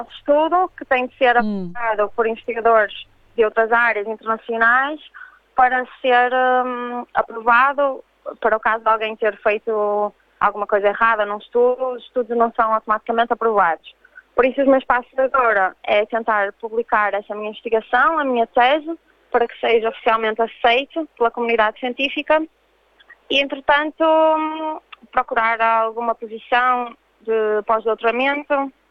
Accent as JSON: {"language": "Portuguese", "town": "Porto", "region": "Norte", "country": "Portugal", "moved": "as an adult", "lives_now": "Australia", "said": "Eu sou do Porto e resolvi vir para a Austrália para fazer o meu doutoramento. Eu estudei na Universidade do Porto durante a minha licenciatura em mestrado"}